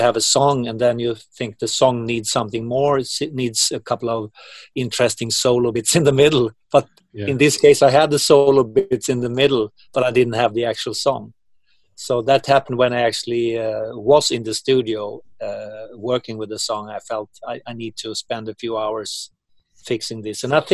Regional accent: Uppsala, Uppsala County, Sweden; English is a second language; He has the, like, this big botanical garden here in my hometown in Uppsala.

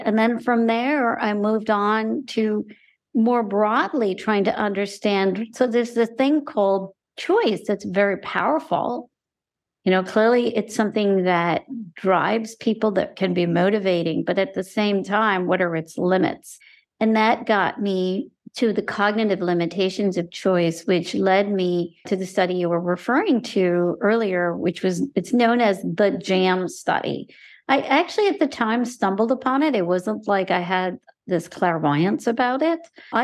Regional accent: United States; I am somebody who grew up going blind. And I'm also Indian American.

